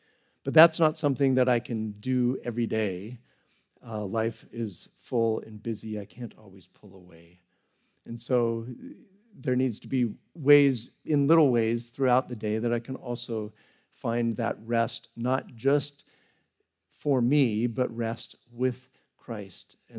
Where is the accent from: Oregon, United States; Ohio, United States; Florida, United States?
Oregon, United States; I grew up in the Pacific Northwest in Oregon